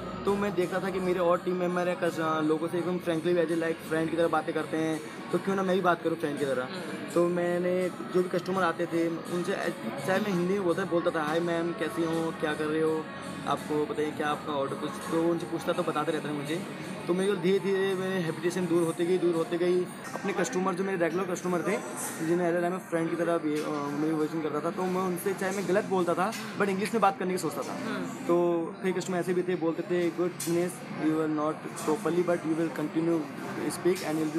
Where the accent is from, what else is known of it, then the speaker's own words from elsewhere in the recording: Uttarakhand, India; तो हम daily 4 kilometre up down करते थे 4 जाना 4 आना 8 किलोमीटर डेली होता था एक्चुअली उत्तराखंड में मुझे सबसे बेस्ट जो सीजन लगता समर का लगता था